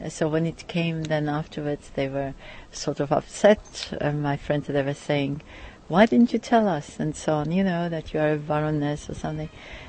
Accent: South Bohemian Region, Czechia; I'm from Southern Bohemia, I think the nicest part of Czech Republic is the Southern Bohemia. I believe it's very green. It's the lakes which make it, and I think it's beautiful as a countryside

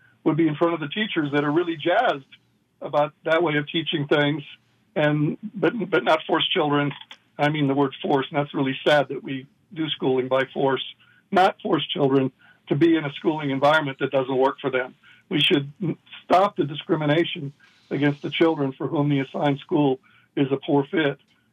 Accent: Utah, United States; that's one of the things I discussed was what my home state of Utah has done.

